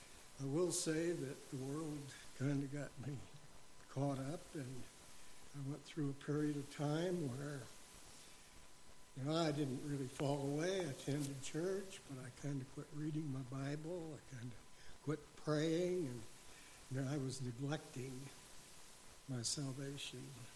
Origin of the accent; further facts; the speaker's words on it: Custer, United States; Well, I grew up here in Custer